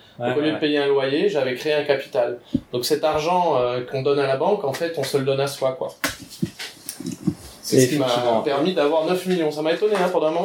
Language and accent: French; Poindimié, North Province, New Caledonia; born there; Sachant que je suis né à Poindimier, mes parents étaient instits sur Poindimier, donc c'était une commune où j'avais un attachement quand même.